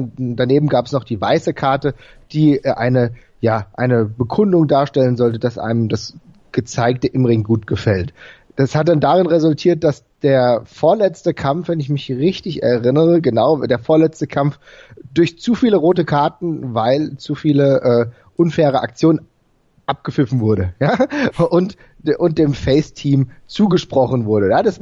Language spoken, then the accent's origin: German; Frankfurt, Hesse, Germany; ich komme ja selbst aus Frankfurt